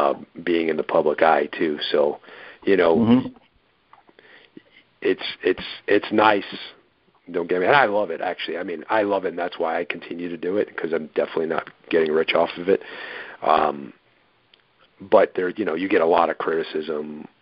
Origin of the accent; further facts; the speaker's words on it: New York, United States; because I'm Italian and I'm from New York